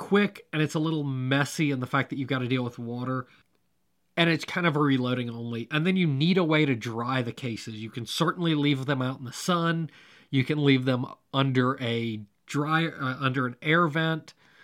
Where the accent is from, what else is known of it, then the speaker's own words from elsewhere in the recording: Georgia, United States; They're actually out of my home state of Georgia.